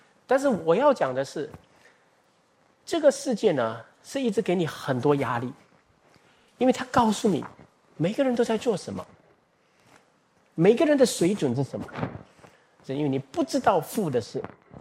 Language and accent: Chinese; Singapore; 因为我们新加坡人没有这样想的，都是要有房子才有婚姻的哈